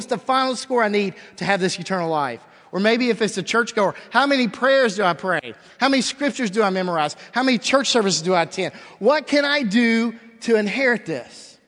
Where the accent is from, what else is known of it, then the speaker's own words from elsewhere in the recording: Lexington, Kentucky, United States; I'm a UK fan. I'm from Lexington, sorry.